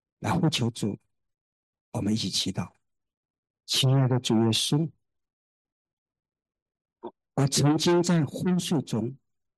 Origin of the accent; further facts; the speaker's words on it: Taiwan; born there; 我是台湾出生的，我当然不愿意台湾伤亡